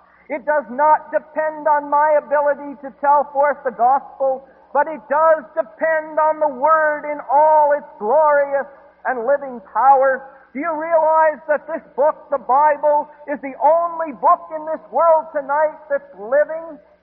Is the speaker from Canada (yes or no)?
yes; Canada; being a Canadian